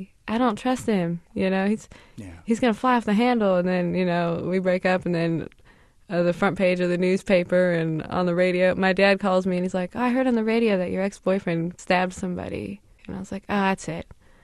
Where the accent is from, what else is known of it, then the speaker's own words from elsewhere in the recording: Kent, Ohio, United States; I bought a house in Kent, Ohio, mm-hmm. where I consider my hometown